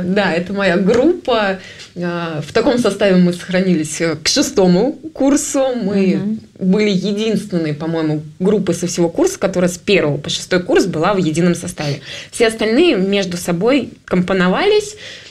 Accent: Saint Petersburg, Russia; born there; Я родилась в Санкт-Петербурге

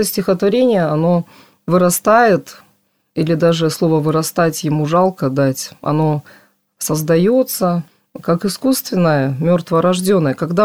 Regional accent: Karaganda, Karaganda Region, Kazakhstan; moved away as an adult; now in Moscow, Russia; Они связаны с моей малой родиной, потому что мои предки, как советские немцы, депортированы были в столицу российских немцев, Караганду.

